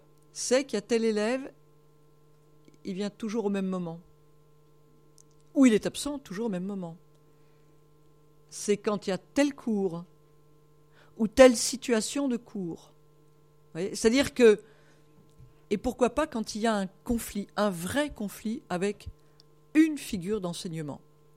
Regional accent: Brittany, France; Enfin, moi je suis bretonne, hein, je vois bien ce que c'est

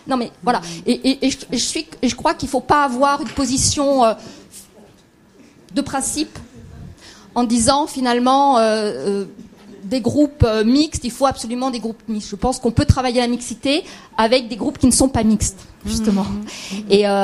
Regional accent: Île-de-France, France; donc je viens de la Seine-Saint-Denis

